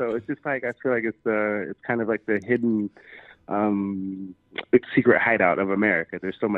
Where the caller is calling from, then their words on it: San Diego, California, United States; I'm calling from San Diego, California.